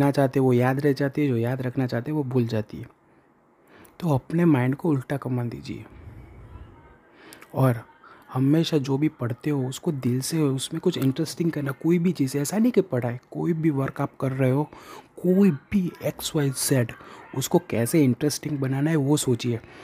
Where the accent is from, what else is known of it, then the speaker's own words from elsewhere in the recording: Gujarat, India; और मैं गुजरात इंडिया से बिलोंग करता हूँ।